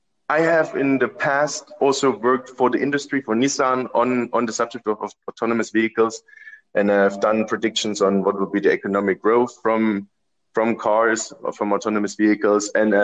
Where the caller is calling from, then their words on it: Amsterdam, North Holland, Netherlands; I'm calling in from Amsterdam, and it's a really great pleasure to join you on this broadcast.